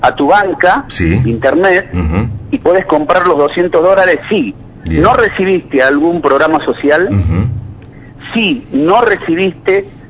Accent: Argentina

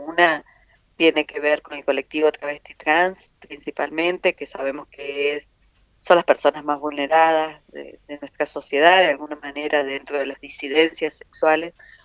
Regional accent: San Luis, Argentina; also born or lived in Córdoba; me fui de San Luis, nací en San Luis, crecí en San Luis, soy de San Luis, me fui a estudiar a Córdoba, volví cuando me recibí, empecé a trabajar acá

